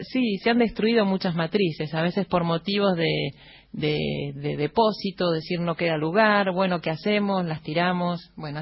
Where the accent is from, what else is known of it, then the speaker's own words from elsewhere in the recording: Buenos Aires, Argentina; yo soy de Villa Crespo